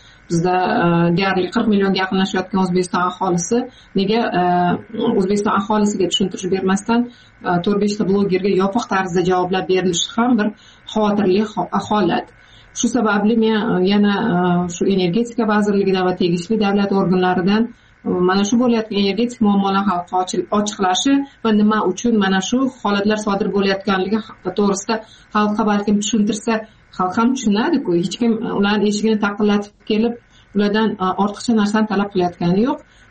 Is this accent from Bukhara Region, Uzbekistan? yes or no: no; Jizzakh Region, Uzbekistan; born or raised there